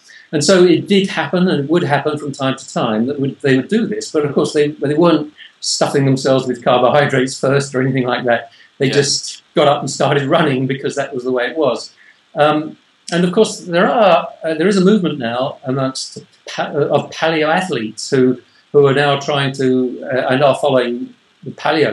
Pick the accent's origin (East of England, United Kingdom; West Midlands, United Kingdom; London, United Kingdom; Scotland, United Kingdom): London, United Kingdom; That living in England, I am obviously a Londoner indeed